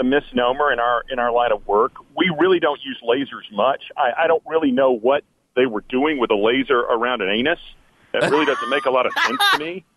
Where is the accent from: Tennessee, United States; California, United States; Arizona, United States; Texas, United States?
Tennessee, United States; Nashville; I'm a surgeon from Nashville, Tennessee.